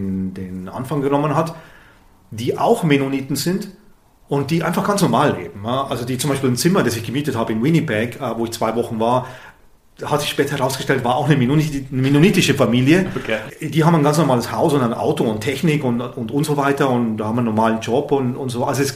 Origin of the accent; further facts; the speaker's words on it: Southern Germany, Germany; ich bin aus Süddeutschland, das heißt, man konnte es irgendwie mehr, also man ist andere Dialekte gewöhnt und ich war öfter in Österreich und in der Schweiz und so